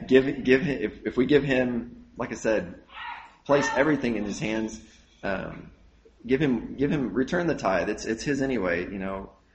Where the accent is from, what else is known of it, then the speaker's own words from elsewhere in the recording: Colwich, Kansas, United States; And, you know, I didn't grow up there. I grew up in Colwich and spent a lot of time with my grandparents on the farm.